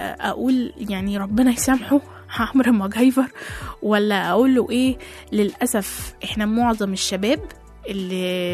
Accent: Egypt; انا كمواطن مصري ماليش اي واسطة لا في الشرطة ولا في الجيش، انا مواطن مصري عادي جدا.

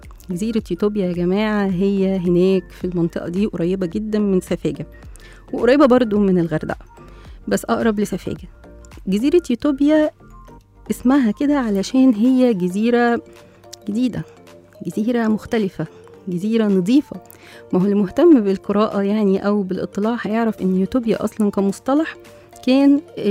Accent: Egypt; ويمكن أكتر حتة إحنا كمصريين بنروحها في محافظة البحر الأحمر نستمتع بيها

